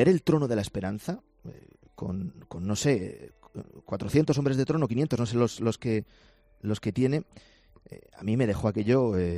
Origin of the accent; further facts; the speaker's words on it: Guadalajara, Castilla-La Mancha, Spain; yo soy de Guadalajara, que Guadalajara es una ciudad castellana.